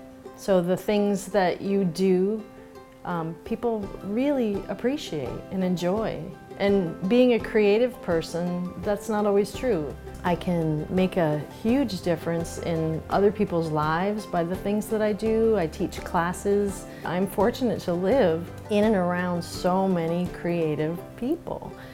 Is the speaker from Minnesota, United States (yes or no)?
no; Hallowell, Maine, United States; I'm from Hollowell, and this is my Maine.